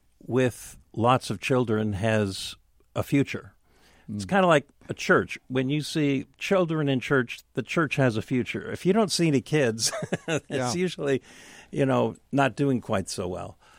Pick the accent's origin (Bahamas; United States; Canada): United States; Seattle, Washington; When I was 8 years old, my mom and dad had parted company, so I grew up with mom in West Seattle. Dad lived in Ballard.